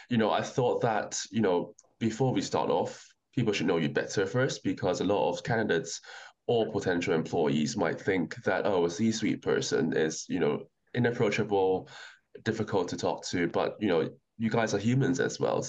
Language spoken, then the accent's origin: English; Hong Kong; also born or lived in Germany; I used to think that Americans are a bit similar to the UK, because I'm originally from Hong Kong